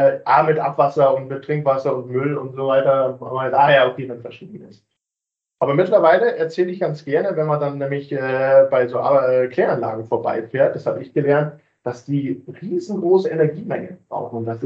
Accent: Munich, Bavaria, Germany; dass das natürlich nur mit meinem Geburtsort zu tun hat. Deswegen, ja, bin aufgewachsen, groß geworden in München

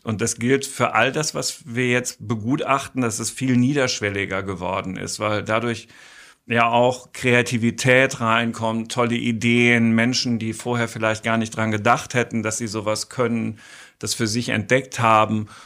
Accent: Dortmund, North Rhine-Westphalia, Germany; in Dortmund, meiner Heimatstadt, ich bin kein Frankfurter, ich komme, hast du auch gesagt, Ruhrgebiet, Dortmund

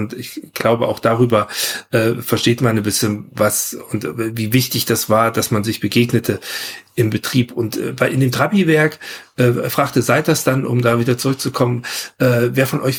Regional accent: Leipzig, Saxony, Germany; ich komme aus Leipzig-Grünau.

